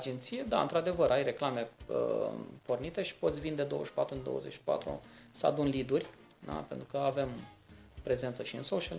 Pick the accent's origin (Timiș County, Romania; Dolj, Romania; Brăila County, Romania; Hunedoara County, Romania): Brăila County, Romania; Brăila; moved away as an adult; eu sunt din Brăila, până la aproape 20 de ani am stat acolo.